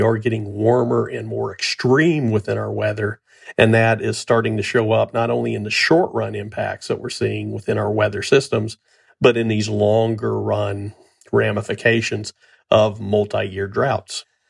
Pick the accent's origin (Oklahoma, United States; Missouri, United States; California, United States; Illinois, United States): Missouri, United States; my home state of Missouri